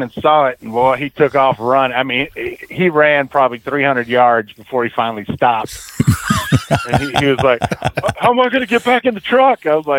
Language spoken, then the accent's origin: English; El Paso, Texas, United States; And, you know, I grew up in El Paso, and, you know, it's nothing but desert.